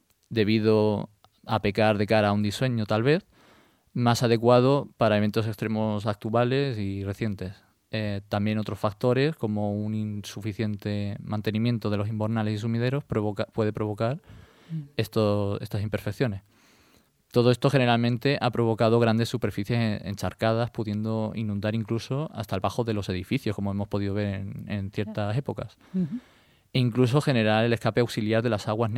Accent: Ciudad Real, Castilla-La Mancha, Spain; now in Valencia, Spain; decidí cursar el grado en Ingeniería de Caminos, Canales y Puertos en mi tierra, en Ciudad Real

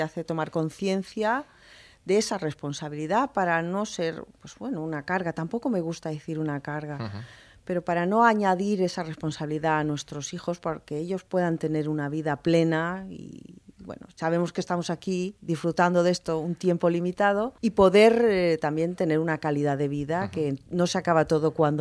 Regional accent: Alicante, Valencian Community, Spain; now in Valencia, Spain; Yo me vine a Valencia a estudiar Bellas Artes, porque yo quería pintar. Me vine desde Alicante, y tal.

